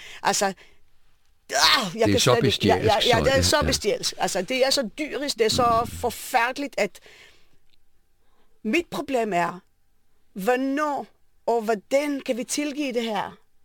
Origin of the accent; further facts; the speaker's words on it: Ra'anana, Central District, Israel; Nej, altså jeg er født og opvokset i Ranana, mm-hmm. Og alle sammen i Ranana.